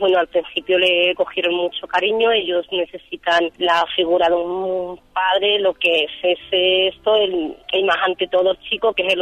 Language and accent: Spanish; Madrid, Community of Madrid, Spain; De aquí, de Madrid.